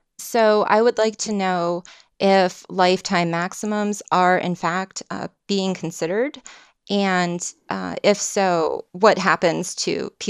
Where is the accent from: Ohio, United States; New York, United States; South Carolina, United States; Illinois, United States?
Ohio, United States; Dayton; I'm from Dayton, Ohio.